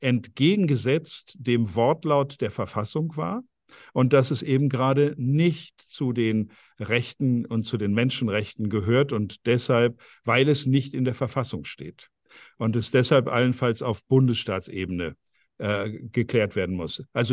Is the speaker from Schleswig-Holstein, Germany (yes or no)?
no; North Rhine-Westphalia, Germany; Ja, da bin ich geboren, meine Eltern, Großeltern, alles, was ich kenne, Ostwestfalen. Und dann stelle ich plötzlich raus, dass ich da 40% englische Wurzeln habe, ein bisschen Französisch und noch 9% Island